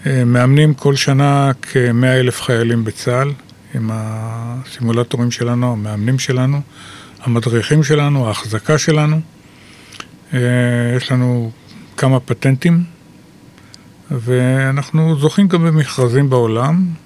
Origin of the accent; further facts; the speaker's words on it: Kfar Saba, Central District, Israel; אני יליד כפר סבא, בוא נאמר ככה.